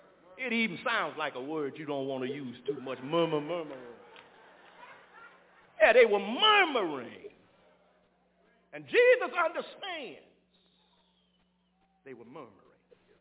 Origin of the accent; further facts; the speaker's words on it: Arkansas, United States; I'm from Arkansas.